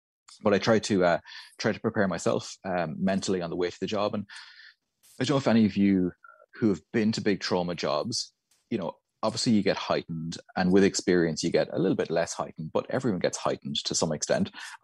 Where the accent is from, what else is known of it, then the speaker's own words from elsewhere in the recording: Ireland; now in Australia; I'm not Australian, as you can hear from my accent. I'm from Ireland.